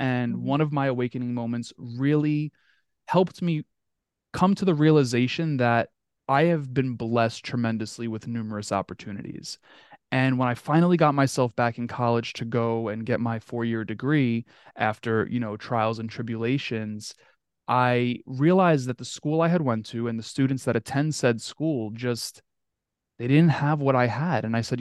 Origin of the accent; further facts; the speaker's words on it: Queens, New York, United States; I remember so vividly, you know, growing up in Queens, we would hang out on the block, right?